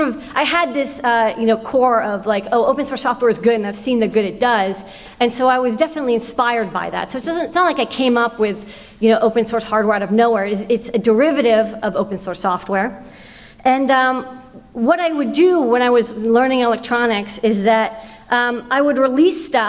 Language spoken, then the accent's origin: English; Boston, Massachusetts, United States; So, I grew up in Boston, and Boston is sort of the seat of, the FSF, and the EFF used to be there too.